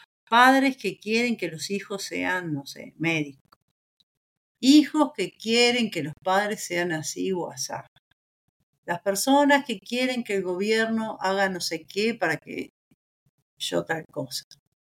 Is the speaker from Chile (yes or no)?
no; Uruguay; Me dicen, bueno, pero vos no sos uruguaya. Sí, sí, soy uruguaya